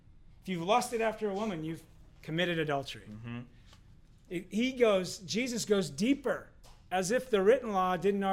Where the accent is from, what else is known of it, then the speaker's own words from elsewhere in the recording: Washington, United States; So I grew up in Washington State.